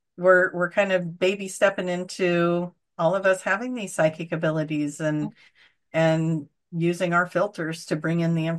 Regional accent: Banks, United States; that's my hometown that she just was from. To clear that up for you guys, Banks is where I live. So, and it's not a huge town.

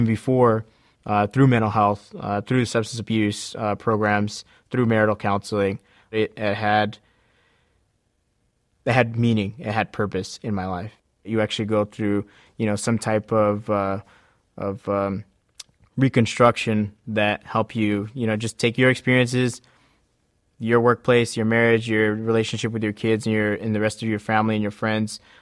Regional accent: United States; Being Native American, there was sort of like this taboo mindset that Native Americans couldn't handle alcohol.

